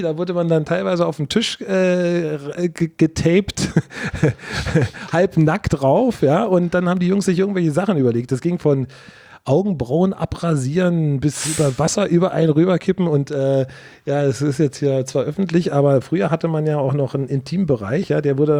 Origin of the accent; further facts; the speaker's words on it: Berlin, Germany; damals als Berliner wurde man nicht großartig gefördert